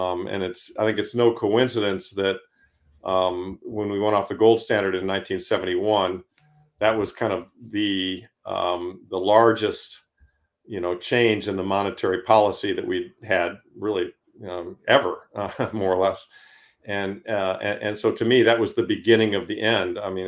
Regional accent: Ann Arbor, Michigan, United States; I grew up in the Midwest, grew up in Ann Arbor, Michigan.

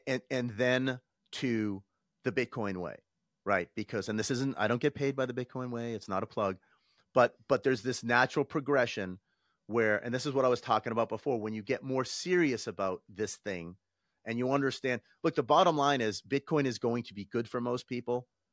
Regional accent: United States; like, I'm an American, I'm speaking to an American.

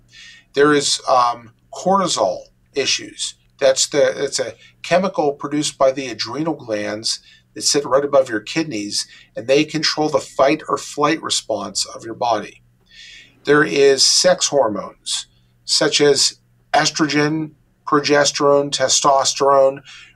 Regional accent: Pittsburgh, Pennsylvania, United States; also born or lived in Davenport, Iowa; So I'm from Pittsburgh, and I did my pre-medical training here in Pittsburgh. Then I went to the Palmer College of Chiropractic in Davenport, Iowa, and I spent about 4 years there and graduated with my Doctor of Chiropractic degree in 2001. I then moved back to Pittsburgh

